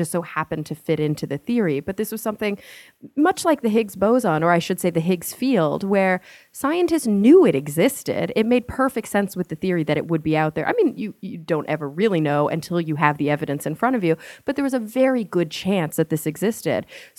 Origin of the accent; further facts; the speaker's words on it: Texas, United States; I was born and raised in Texas. I'm a queso girl.